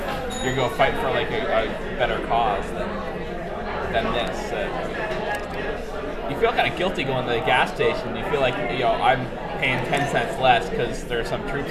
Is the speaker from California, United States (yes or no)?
yes; California, United States; also born or lived in Ireland / Chicago / Los Angeles; I spent most of my life in Marin County.